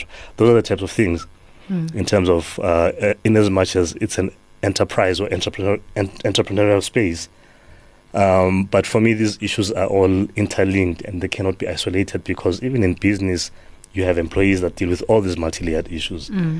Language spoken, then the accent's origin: English; Soweto, Gauteng, South Africa; I grew up in Soweto